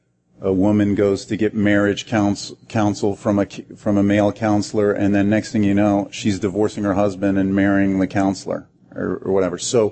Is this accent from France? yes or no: yes; France; I grew up in France, and so I wanted to propose to her in Paris.